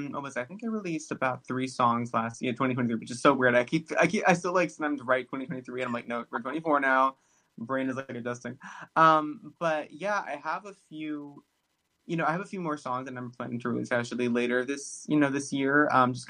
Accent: Maryland, United States; now in Los Angeles, United States; No. I'm from Maryland. And so right now it's snowing.

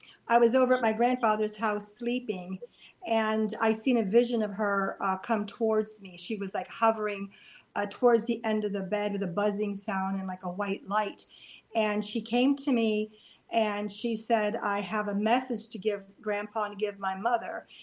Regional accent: Chicago, Illinois, United States; now in Pittsburgh, United States; Actually, I was born in Chicago, the far south side of Chicago, so it's within the city limits, yeah.

